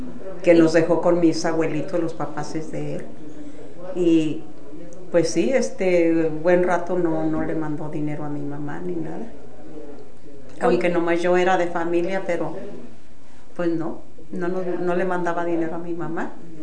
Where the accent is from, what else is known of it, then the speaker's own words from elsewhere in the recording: Cuerámaro, Guanajuato, Mexico; now in United States; Yo soy de Cuéramaro, Guanajuato.